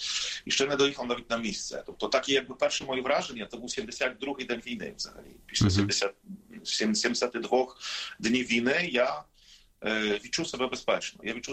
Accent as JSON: {"language": "Ukrainian", "country": "Poland", "said": "я поляк, я вже в якомусь моменті почав показувати свій польський паспорт, що мене є польський паспорт"}